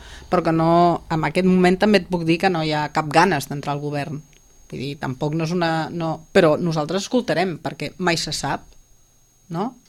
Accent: Sitges, Catalonia, Spain; soc independent de Sitges, del meu poble.

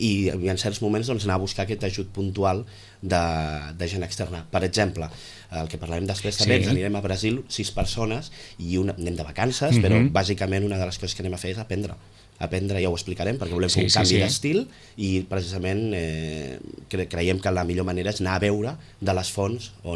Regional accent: Barcelona, Catalonia, Spain; Sí, som de Barcelona, els vam

